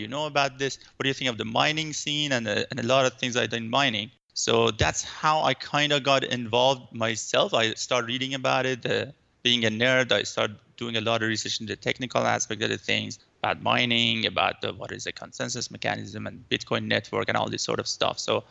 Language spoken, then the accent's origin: English; Iran; now in Vancouver, Canada; I'm from Vancouver, but I mean, I'm living in Vancouver, but I'm originally from Iran.